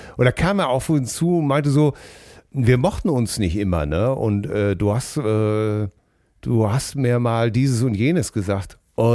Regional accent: Gouda, South Holland, Netherlands; German is a second language; moved away as an adult; now in Bönen, Germany; Bin Holländer, geboren in Gouda. Ja, sicher, das ist aber kein Witz jetzt, ne? Wohne mittlerweile seit 25 Jahren hier, arbeite und lebe integriert, happy in Deutschland.

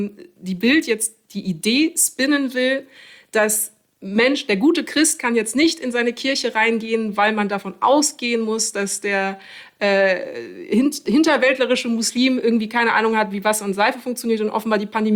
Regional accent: Munich, Bavaria, Germany; als Münchnerin, die in Bayern artig ihr super strenges, mega Söder-Abitur gemacht hat.

